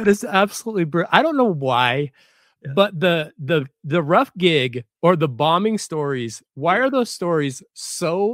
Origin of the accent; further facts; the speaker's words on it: Colorado, United States; I'm assuming you've been here to my home state of Colorado at some point. We've got a pretty solid comedy scene here.